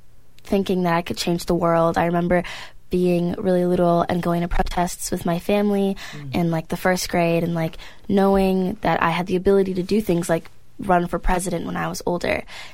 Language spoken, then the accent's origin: English; Midwest, United States; Yeah, so growing up in the Midwest, I always saw extreme snow conditions, and there is a pipeline being built a few hours away from my home.